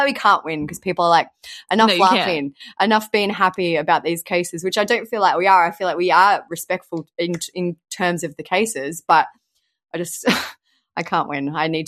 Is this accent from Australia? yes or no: yes; Australia; I'm Australian, so I think you mean me, although we both have accents depending on where you come from.